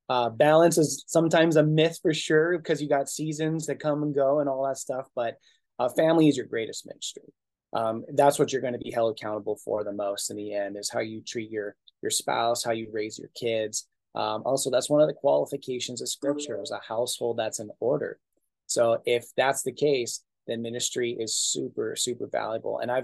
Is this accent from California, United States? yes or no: yes; Anaheim, California, United States; born there; I go with the Angels because I was born in Anaheim.